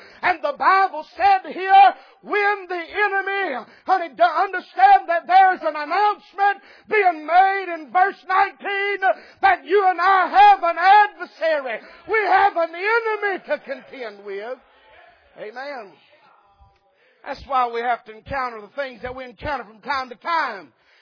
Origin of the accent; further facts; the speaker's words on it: Dayton, Tennessee, United States; Now, when I was a boy, I was raised up in Dayton, Tennessee.